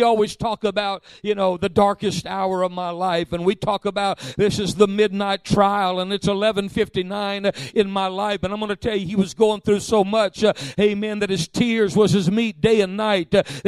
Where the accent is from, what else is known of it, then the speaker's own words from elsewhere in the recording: Alabama, United States; I'm sorry, I'm from Alabama, I'm sorry.